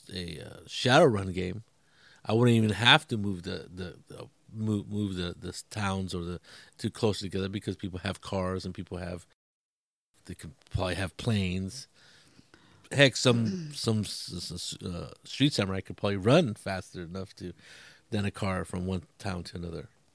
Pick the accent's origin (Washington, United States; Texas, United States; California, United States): California, United States; let's say I use my hometown or the county of Monterey because the loop was really large.